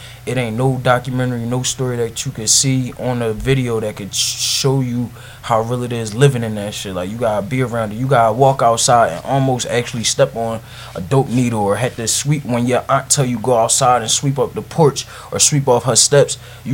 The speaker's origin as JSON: {"language": "English", "town": "Philadelphia", "region": "Pennsylvania", "country": "United States", "tie": "born or raised there", "said": "I'm from Kensington, Allegheny. Like, I mean, I grew up."}